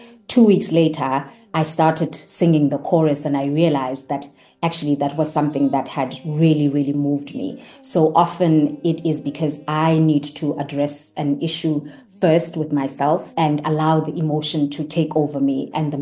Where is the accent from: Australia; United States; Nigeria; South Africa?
South Africa; Eastern Cape; I come from the Eastern Cape, and that location was very important in terms of me just picking up sounds around me.